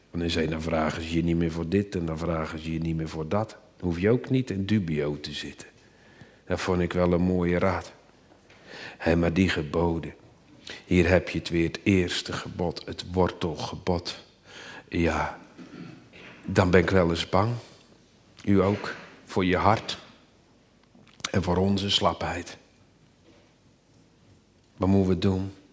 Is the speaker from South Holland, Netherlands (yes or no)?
no; Borssele, Zeeland, Netherlands; Ik kom van Borselen van vroeger.